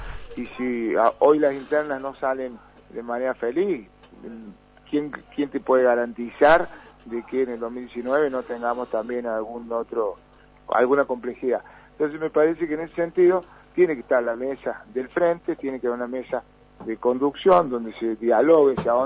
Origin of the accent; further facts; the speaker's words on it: San Luis, Argentina; y somos gente de San Luis, no podemos fustigar